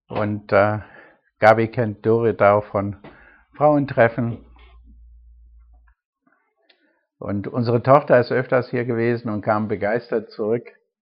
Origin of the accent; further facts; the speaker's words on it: United Kingdom; German is a second language; Ich bin auch Ausländer, ich bin Inselaffe. Ich komme aus Britannien und Deutsch ist nicht meine Sprache